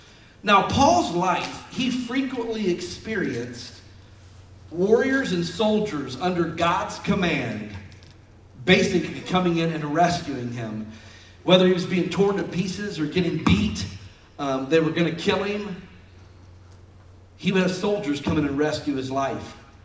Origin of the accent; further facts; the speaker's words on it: Canton, Ohio, United States; There's a church I grew up near in Canton, Ohio that has a hall of faith